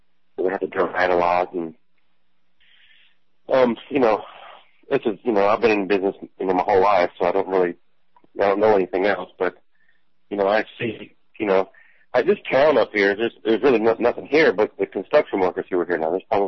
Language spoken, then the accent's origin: English; Florida, United States; I'm working with them. I'm normally from Florida.